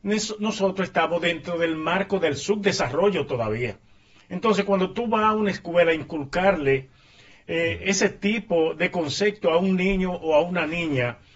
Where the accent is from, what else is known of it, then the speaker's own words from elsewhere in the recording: Dominican Republic; porque a nosotros, como dominicanos, yo no sé cómo es que nos tildan.